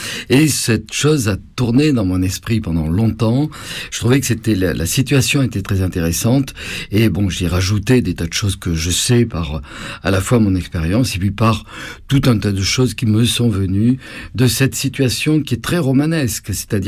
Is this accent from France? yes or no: yes; Bordeaux, Nouvelle-Aquitaine, France; now in Paris, France; Je suis un Bordelais qui habite Paris depuis 20 ans